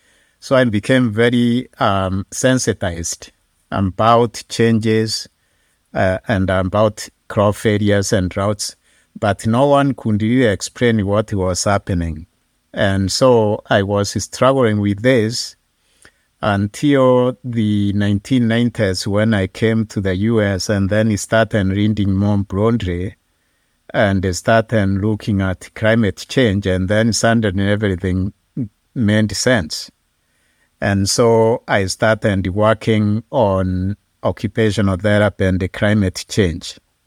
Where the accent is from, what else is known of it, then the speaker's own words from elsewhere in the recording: Kenya; born there; I was born in Little Village on the northern slopes of Mount Kenya in Kenya, East Africa.